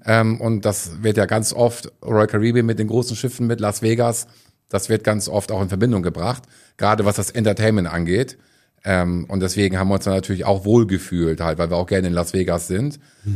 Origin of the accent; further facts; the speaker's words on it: Kiel, Schleswig-Holstein, Germany; Ich komme ja nun aus Kiel und da sind auch einige Kreuzfahrtschiffe.